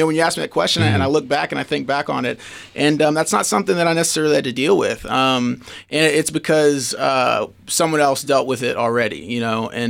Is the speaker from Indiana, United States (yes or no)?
no; Midland, Texas, United States; I love my hometown of Midland. I love just the area in general of West Texas. You know, that's it's where I lived, you know, my whole life before, you know, I left and moved to Pittsburgh.